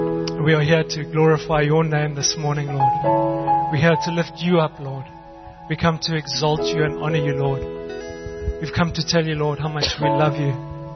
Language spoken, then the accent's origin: English; Harare, Zimbabwe; born there; I was born in Harare. And I've got a Greek family and I married a beautiful Greek wife.